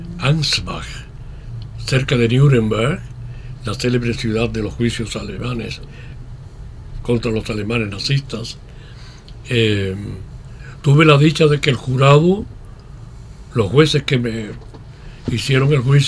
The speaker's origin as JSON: {"language": "Spanish", "town": "Bolondrón", "region": "Matanzas", "country": "Cuba", "tie": "born or raised there", "moved": "as an adult", "lives_now": "Spain", "said": "en Matanzas, Bolondrón, que era mi ciudad o mi pueblo, Alacranes, Unión de Reyes"}